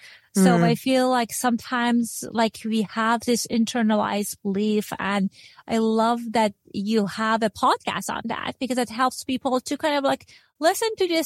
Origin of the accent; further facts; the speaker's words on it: Iran; first language Persian; English is a second language; I have two shows, like one is this and another one in Farsi. That's my first language.